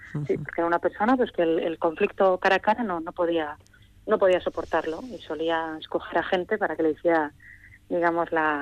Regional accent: Vitoria, Basque Country, Spain; empezando por Vitoria, que es mi ciudad natal

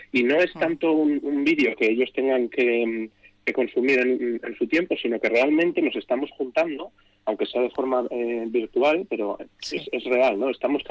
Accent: Madrid, Community of Madrid, Spain; moved away; en ese darnos tiempo pues empecé a enredar, como decís aquí, porque yo soy de Madrid

